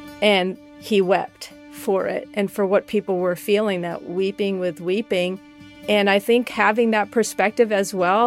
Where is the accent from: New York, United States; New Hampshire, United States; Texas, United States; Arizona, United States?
New Hampshire, United States; I grew up in New Hampshire, family of 12 children.